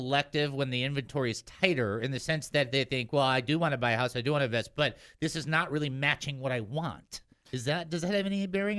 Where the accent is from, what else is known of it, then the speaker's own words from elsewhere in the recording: Detroit, Michigan, United States; I mean, I grew up in Detroit. There was nothing but, you know.